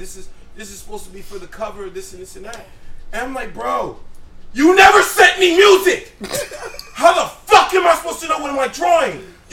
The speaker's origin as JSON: {"language": "English", "region": "New York", "country": "United States", "tie": "born or raised there", "also_born_or_lived": "New Jersey", "said": "Like, I was born in Jersey. I was raised in New York."}